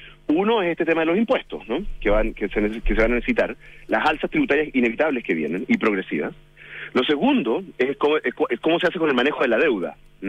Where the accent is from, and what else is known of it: Chile